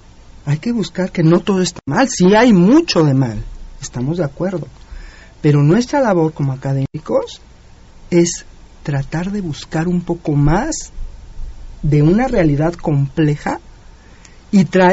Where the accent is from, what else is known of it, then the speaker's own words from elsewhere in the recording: Mexico; forma parte de nuestro patrimonio en todos los sentidos, ¿no? Como mexicanos.